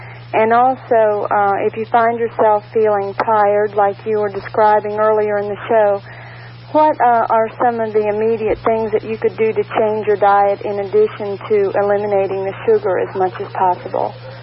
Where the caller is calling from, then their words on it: Lakeland, Florida, United States; Yes. I'm calling from Lakeland